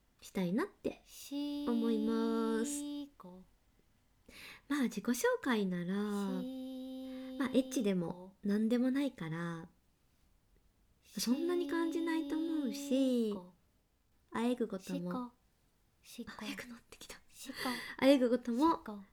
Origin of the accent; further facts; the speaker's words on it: Kansai, Japan; accent: Kansai dialect; now in Tokyo, Japan; 出身地は関西の方です。でも今東京に住んでるので、あんまり関西弁出ないんですけど、地元帰るとバリバリ関西弁が出ます。